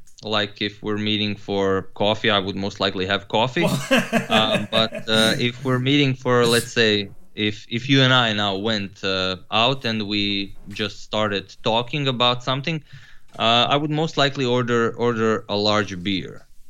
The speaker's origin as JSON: {"language": "English", "town": "Križevci", "region": "Koprivnica-Križevci County", "country": "Croatia", "tie": "born or raised there", "second_language": "English", "said": "we have a really, really awesome homebrewed beer here in my hometown. It's called Križevačko Pivo, and it's simply the best beer. It's not available anywhere else, so if you want to try it, you have to come to my hometown."}